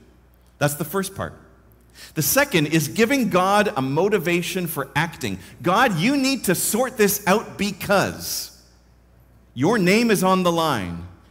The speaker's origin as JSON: {"language": "English", "town": "Vancouver", "region": "British Columbia", "country": "Canada", "tie": "born or raised there", "also_born_or_lived": "Ontario / Toronto", "said": "Like in Vancouver, if I'm lost, and I'm not because I grew up in Vancouver, but I always knew, look north, that's the mountains."}